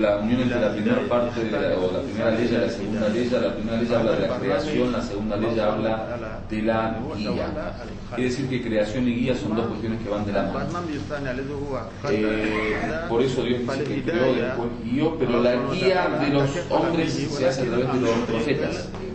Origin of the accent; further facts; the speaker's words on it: Côte d’Ivoire; Spanish is a second language; now in Spain; Les doy la bienvenida a ustedes que vienen de España. Yo soy de Costa de Marfil.